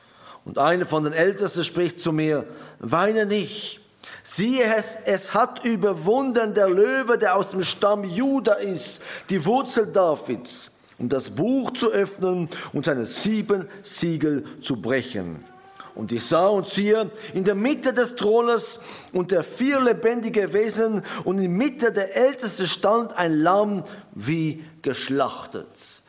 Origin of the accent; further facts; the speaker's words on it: Israel; Und die meisten von euch wissen, ich bin ja in Israel aufgewachsen.